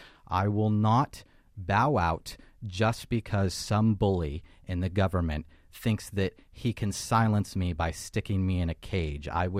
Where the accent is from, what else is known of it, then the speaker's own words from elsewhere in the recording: United States; I'm out to criticize powerful people and express my First Amendment rights as an American.